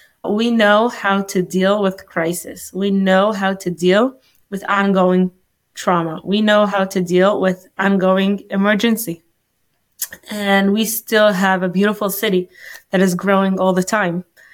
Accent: Dolev, Israel; I grew up in Dolev. It's a small settlement next to Modi'in in Israel. And I come from a Zionist religious family.

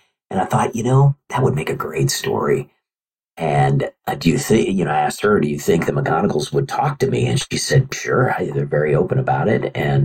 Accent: Kansas City, Missouri, United States; Well, I grew up in Kansas City, and Frank was the middle child of another large Irish Catholic family in our neighborhood.

